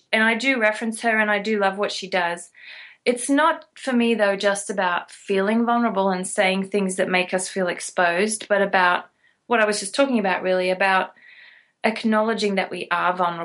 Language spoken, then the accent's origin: English; Australia; moved away; Growing up in Australia, it really wasn't much of an issue. When you don't have many leaders, you don't have the luxury really to say, "But what about this?" So I didn't even think about that until I moved to this country.